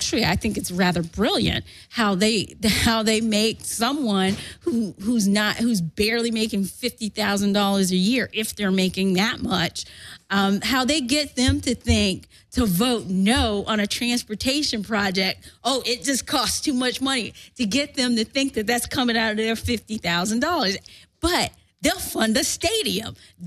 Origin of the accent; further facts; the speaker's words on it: Florida, United States; And it represents, too, where I grew up in Central Florida, where when I became a registered voter, I'm a Lawton Childs Democrat.